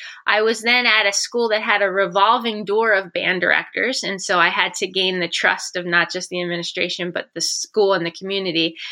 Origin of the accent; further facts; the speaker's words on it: Pennsylvania, United States; Sure. So I grew up in Pennsylvania, where my father was my elementary and high school band director, and that inspired me to become a music teacher, specifically a band director.